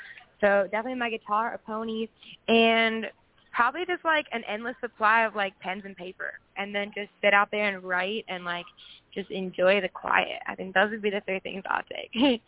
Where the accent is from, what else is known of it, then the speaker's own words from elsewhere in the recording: Iowa, United States; And I'm 16 years old. I'm from Iowa.